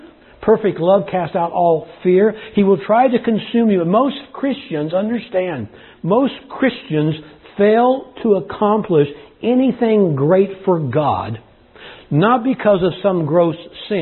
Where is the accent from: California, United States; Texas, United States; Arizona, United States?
Texas, United States; But we're from Texas, so we say y'all too, right?